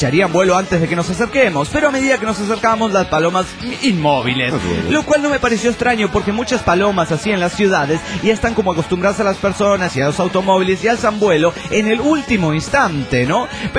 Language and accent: Spanish; Cochabamba, Bolivia; de Cochabamba, Bolivia.